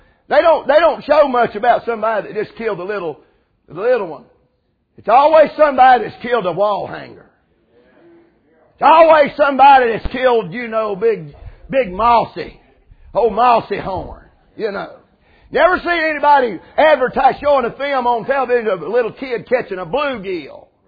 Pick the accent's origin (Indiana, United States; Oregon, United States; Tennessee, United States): Tennessee, United States; Rogersville; And they say, well, preacher, where are you from? I said, I'm Rogersville, Tennessee. And here comes the question. Where's that at?